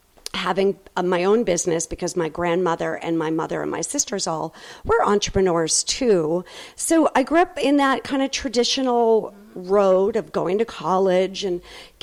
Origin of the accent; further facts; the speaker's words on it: Boston, Massachusetts, United States; Well, I was born and raised in Boston. I don't have the accent.